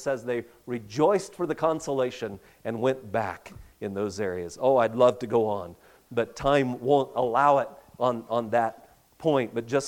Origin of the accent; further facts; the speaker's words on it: California, United States; born there; moved away as an adult; now in Ellensburg, United States; As I said, I was born in California, and Melanie and I lived 8 years in California, and then 25 years ago moved up to central Washington.